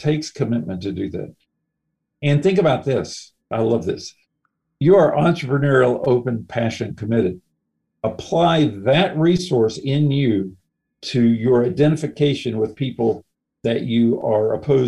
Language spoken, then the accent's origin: English; United States; You know, it's not that you're Indian and I'm American